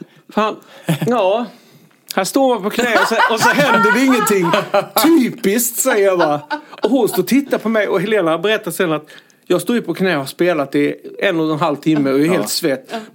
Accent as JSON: {"language": "Swedish", "town": "Halmstad", "region": "Halland County", "country": "Sweden", "said": "Hemma i Halmstad."}